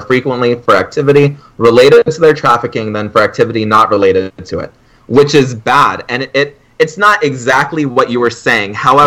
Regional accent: Colombia; also born or lived in Honduras / Panama; I did say that I'm Latin American. I was raised in Colombia, Honduras, and Panama.

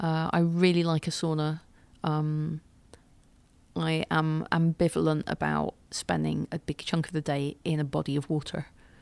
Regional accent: United Kingdom; Perhaps less so with my own. I am British.

